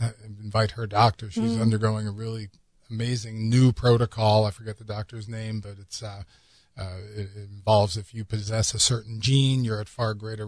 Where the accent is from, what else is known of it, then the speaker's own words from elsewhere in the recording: New York, United States; Growing up on Long Island, I think my Uncle Tony had AstroTurf on his lawn.